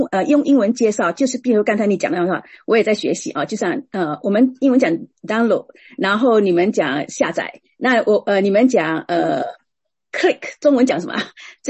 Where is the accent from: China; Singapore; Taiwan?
Singapore; 因为我从新加坡来，所以我我特别很有感觉，就是觉得在大陆齁、哦、有很多口音齁、哦、你看我新加坡人都有很讲中文就口音